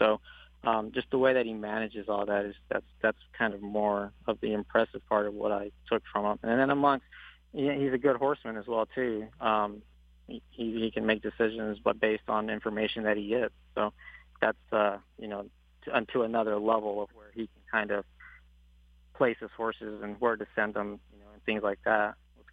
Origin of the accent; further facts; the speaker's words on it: Texas, United States; Growing up in Texas, you know, it could get a little cowboy and stuff like that.